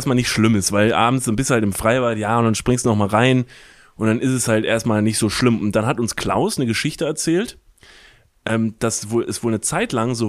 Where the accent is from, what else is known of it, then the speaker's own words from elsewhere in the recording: Kevelaer, North Rhine-Westphalia, Germany; Wir waren ja letztens nochmal in Kevlar zusammen, in meinem Heimatort.